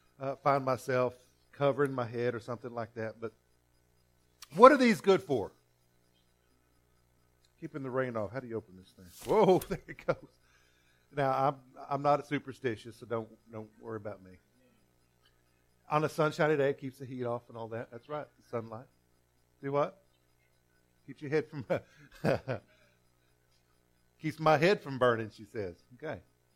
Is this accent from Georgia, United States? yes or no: no; Fort Stockton, Texas, United States; I grew up out in Fort Stockton, Texas, out in West Texas. It didn't rain very often.